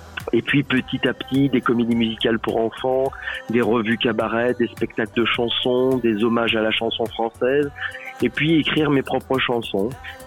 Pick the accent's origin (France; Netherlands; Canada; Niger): France; Je suis chanteur, auteur-compositeur. Moi, je suis français. J'habite dans la région Rhône-Alpes, Auvergne-Rhône-Alpes, à Roanne exactement.